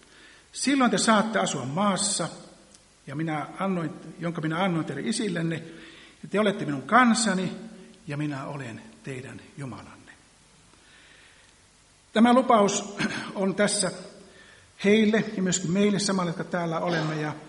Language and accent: Finnish; Liperi, North Karelia, Finland; born there; Minä, joka olen syntynyt itärajalla, Liberissä, tuolla Pohjois-Karjalassa